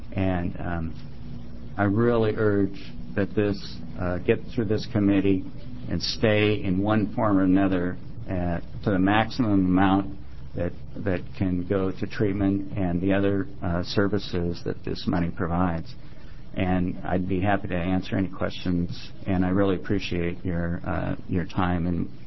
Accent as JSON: {"language": "English", "town": "Beaverton", "region": "Oregon", "country": "United States", "tie": "born or raised there", "said": "I was born in Emanuel Hospital in 1957. I went to Beaverton High School, where I dropped out in my junior year."}